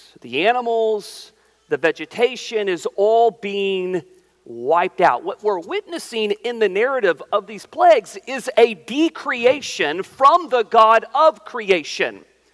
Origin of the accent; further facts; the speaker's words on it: Oklahoma, United States; I grew up in Oklahoma. I've seen some really gnarly hailstorms in my life.